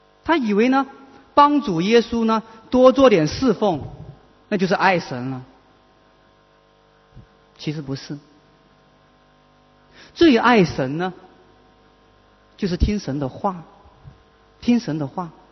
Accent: Hong Kong; 你看看我们香港人真的很忙啊

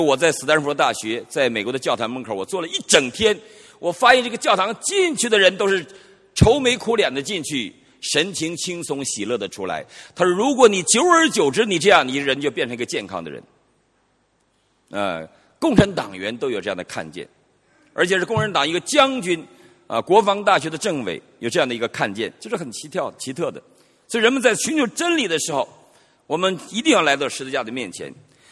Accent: Northeast China, China; accent: Northeastern; 我呢就往北逃，因为我不会广东话，我只会东北话。

